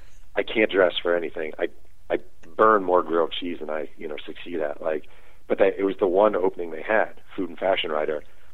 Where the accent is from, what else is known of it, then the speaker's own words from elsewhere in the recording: New York, United States; I grew up in New York and loved the '86 Mets, and I wrote that book.